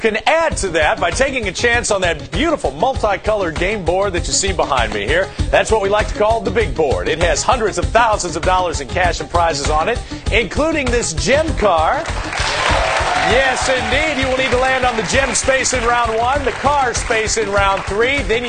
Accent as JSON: {"language": "English", "region": "Wisconsin", "country": "United States", "said": "I'm from Wisconsin."}